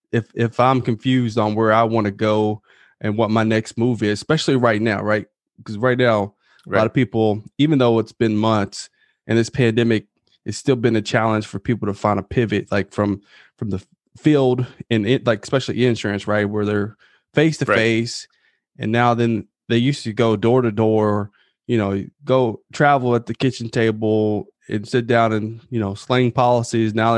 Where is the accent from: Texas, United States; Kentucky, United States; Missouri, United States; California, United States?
Kentucky, United States; now in Alabama, United States; I'm originally from Kentucky.